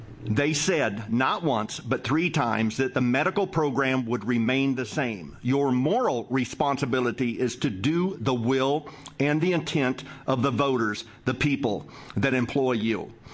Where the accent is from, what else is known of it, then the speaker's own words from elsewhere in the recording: Oregon, United States; I'm from Southern Oregon